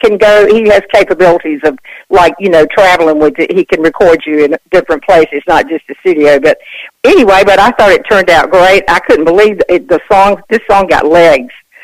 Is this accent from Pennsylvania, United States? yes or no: no; Rocky Mount, North Carolina, United States; actually, I was born in the Carolinas in Henderson, and I grew up in Rocky Mount.